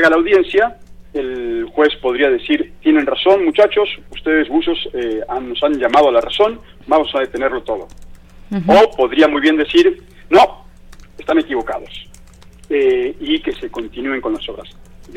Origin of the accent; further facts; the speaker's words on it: Mexico City, Mexico; born there; now in Playa del Carmen, Mexico; Yo soy mexicano, sí. nacimiento, nací en la Ciudad de México. En el 96 me fui, estoy viajando por el mundo, y en el 2004 regresé a México, me establecí en Playa del Carmen